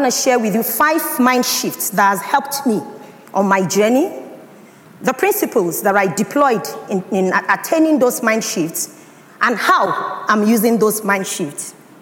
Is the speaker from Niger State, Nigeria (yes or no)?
yes; Pandogari, Niger State, Nigeria; I was born in Zaria, in the northern part of Nigeria. But I grew up in Niger State, in Pandogari.